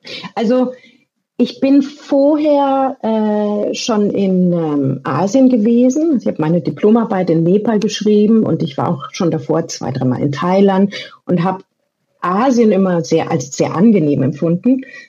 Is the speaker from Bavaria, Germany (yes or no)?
yes; Erlangen, Bavaria, Germany; der ist auch Erlanger, ich komme auch aus Erlangen.